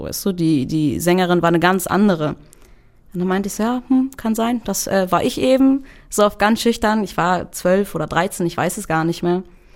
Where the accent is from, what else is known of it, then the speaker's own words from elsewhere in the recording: Germany; Allein schon wegen, ich komme aus Deutschland, trage einen kurdischen Namen.